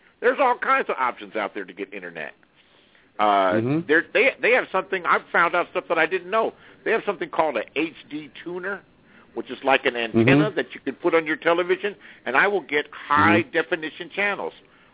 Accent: Los Angeles, California, United States; I'm from Los Angeles.

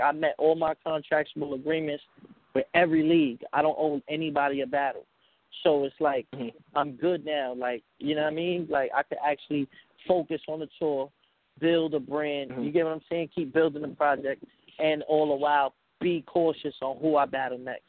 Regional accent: Brooklyn, New York, United States; that was just for me being young, growing up in Brooklyn.

